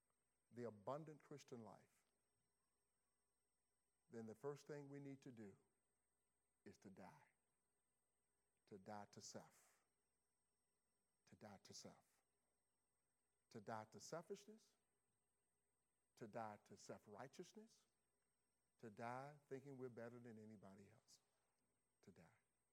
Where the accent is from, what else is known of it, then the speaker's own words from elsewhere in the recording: Laurel, Mississippi, United States; I grew up in Mississippi. I was raised in a housing project. I often tell people, I'm a project from the project. I'm from the hood. I'm a hood rat. From a little play called Law, we said Laura, Mississippi.